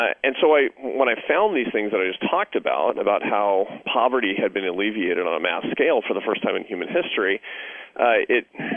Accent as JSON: {"language": "English", "town": "Seattle", "region": "Washington", "country": "United States", "tie": "born or raised there", "said": "I grew up in Seattle, Washington, sort of a conventionally politically liberal family of artists and academics."}